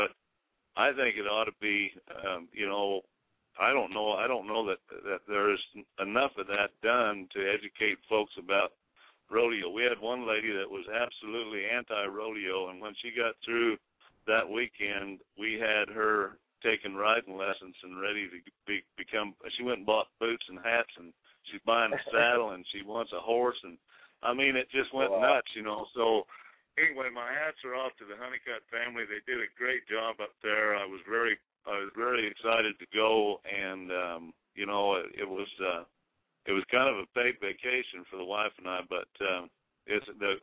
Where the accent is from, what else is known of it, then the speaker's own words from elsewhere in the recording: Twin Falls, Idaho, United States; I'm from Twin Falls, Idaho.